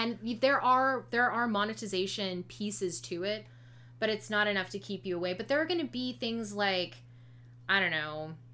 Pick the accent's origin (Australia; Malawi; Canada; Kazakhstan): Canada; now in United States; And this isn't even including my home country, but it's a little different in Canada.